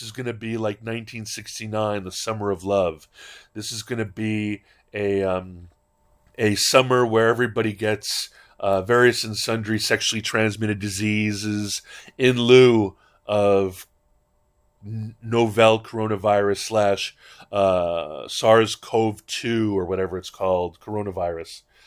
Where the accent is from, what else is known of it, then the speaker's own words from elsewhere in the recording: Hawaii, United States; I was a Howley, which turns out means that while even if you're a Kama'aina Howley growing up in Hawaii, you are not necessarily invited to all the reindeer games.